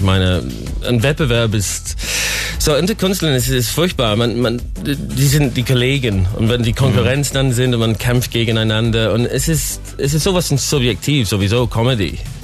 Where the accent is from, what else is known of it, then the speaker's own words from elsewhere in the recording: Blackpool, North West England, United Kingdom; German is a second language; now in Germany; Ja, ich habe meine Mutter, meine Großmutter besucht und ich war dann in Blackpool und ich habe einen Auftritt gemacht vor meinen eigenen Leuten.